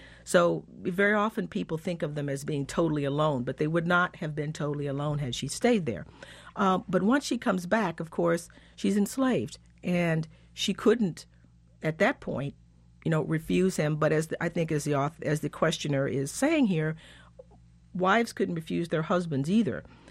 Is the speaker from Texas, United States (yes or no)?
yes; Texas, United States; I'm from Texas. My family, I can trace back into the 1860s in Texas. Before then, my father's family was from Georgia, and my mother's family was from Alabama.